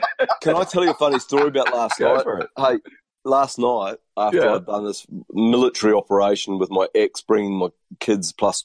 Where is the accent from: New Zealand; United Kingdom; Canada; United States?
New Zealand; because me being a Kiwi, I said, you're not Mike Chun's brother.